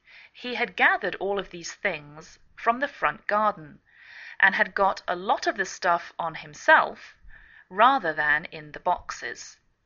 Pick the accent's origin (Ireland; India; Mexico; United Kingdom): United Kingdom; England; now in United States